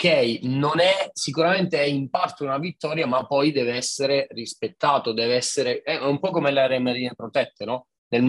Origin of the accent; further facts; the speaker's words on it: Sicily, Italy; lo dico da siciliano, avendo vissuto tutta la mia vita in Sicilia